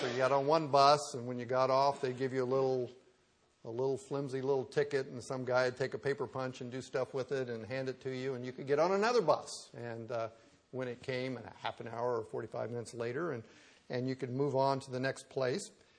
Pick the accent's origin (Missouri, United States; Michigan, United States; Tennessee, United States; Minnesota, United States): Missouri, United States; Kansas City; When I was a child growing up in Kansas City, if I needed medical attention, I generally ended up at Children's Mercy Hospital.